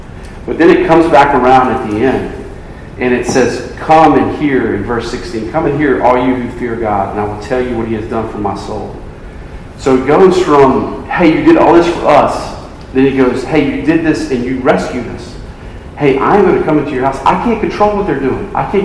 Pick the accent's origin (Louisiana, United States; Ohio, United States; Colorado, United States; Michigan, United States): Louisiana, United States; I'm from Louisiana.